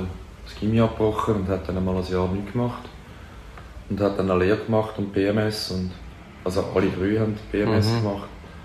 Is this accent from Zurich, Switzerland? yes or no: yes; Zurich, Switzerland; In Seefeld.